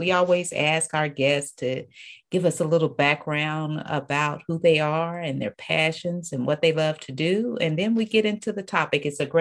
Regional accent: Brownwood, Texas, United States; But I'm actually from Brownwood, Texas, which is a little small country town located in Central Texas.

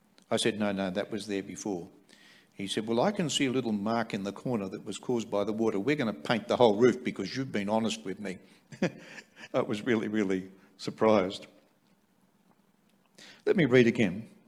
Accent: Australia; even just being an Australian

